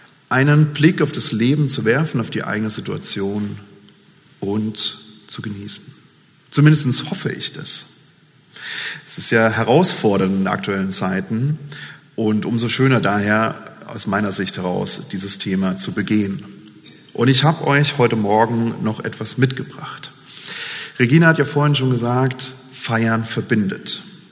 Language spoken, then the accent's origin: German; Rhineland-Palatinate, Germany; Ich komme aus der Pfalz ursprünglich und genauer gesagt aus der Saarpfalz. Das ist so ein schmaler Grenzstreifen zwischen Rheinland-Pfalz und dem Saarland.